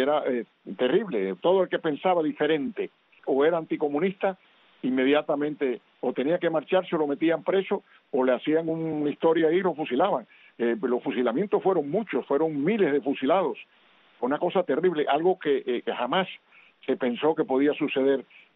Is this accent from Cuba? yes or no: yes; Cuba; moved away; porque para eso somos cubanos también. ¿O es que porque hemos envejecido en el exilio tú crees que hemos dejado de ser cubanos?